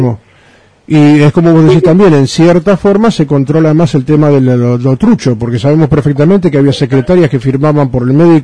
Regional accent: Argentina; Somos argentinos, Tim. A ver, acostumbrate que somos argentinos.

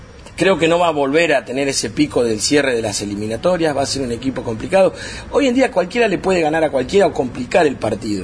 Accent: Argentina; Digo, somos Argentina, es muy difícil decir

